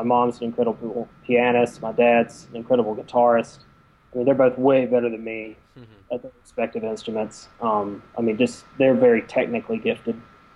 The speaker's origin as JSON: {"language": "English", "town": "Jackson", "region": "Mississippi", "country": "United States", "tie": "born or raised there", "also_born_or_lived": "Nashville, Tennessee", "said": "Grew up in Jackson, Mississippi. I was born in Nashville, Tennessee. I grew up in Jackson."}